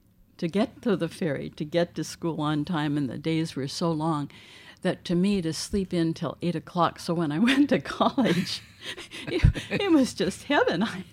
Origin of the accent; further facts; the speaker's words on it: Anderson Island, Washington, United States; Well, I grew up on Anderson Island, so I was riding ferries before I was born.